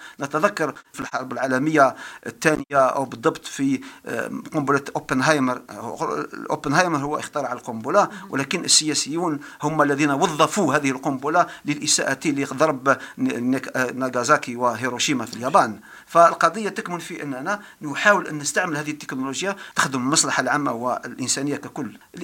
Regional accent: Belkheir, Guelma Province, Algeria; also born or lived in Constantine / Algiers; من مواليد 22 أكتوبر 1956 ببلخير ولاية قلمة. درست في بلدية بلخير ثم انتقلت إلى قلمة إكمالية محمود بن حمود، انتقلت إلى قسنطينة ثم جامعة الجزائر للعلوم الإنسانية بجامعة الخروبة.

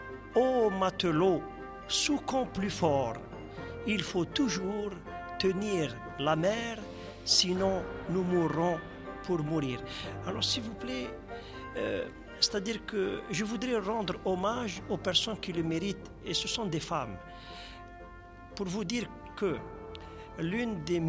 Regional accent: Mostaganem, Mostaganem Province, Algeria; Moussa Ghanem, pour moi, c'est ma ville natale. Je l'appelle ma ruine natale.

